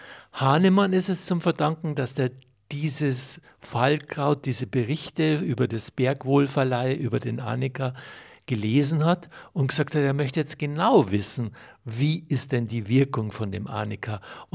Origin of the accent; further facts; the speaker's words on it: Unken, Salzburg, Austria; Ich bin aufgewachsen im Heutal, also die meiste Zeit.